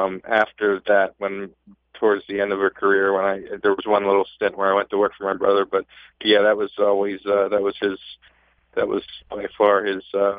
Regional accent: Bowie, Maryland, United States; Just kind of growing up in Bowie with the track so close to us there when they were still running.

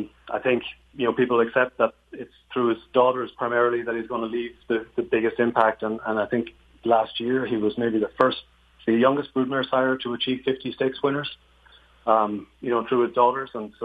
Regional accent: Ireland; now in United States; I mean, when I grew up in Ireland and was watching racing through the 80s

